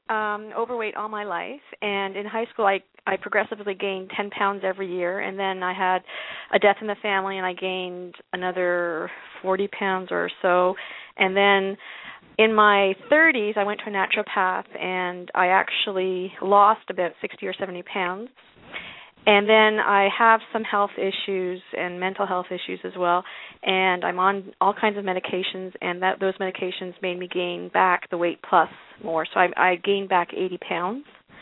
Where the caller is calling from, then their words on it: Toronto, Ontario, Canada; I'm calling from Toronto, Canada.